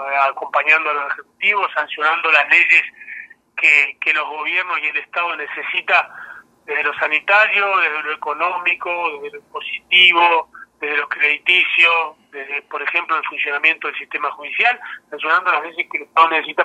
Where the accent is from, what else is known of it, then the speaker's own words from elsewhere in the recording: Río Negro, Argentina; Desde los que somos de Valle sabemos que desde Chichinales hasta Cinco Saltos, incluyendo Neuquén, es un gran corredor de más de 600.000, casi 700.000 habitantes